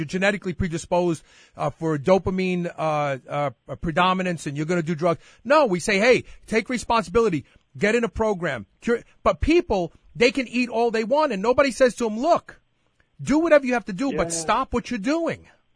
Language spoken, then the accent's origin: English; Southern Italy, Italy; Maybe the European. I'm from Southern Italy, so I'm European.